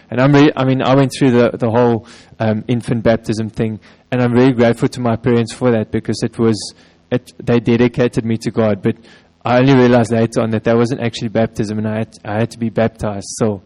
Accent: Wellington, New Zealand; I was actually in Shofar last week in my hometown of Wellington

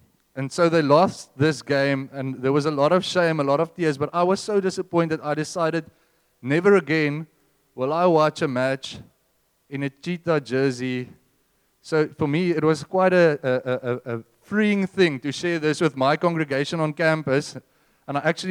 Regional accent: Bloemfontein, Free State, South Africa; I come from Bloemfontein originally. Have anyone been to Bloemfontein for holidays?

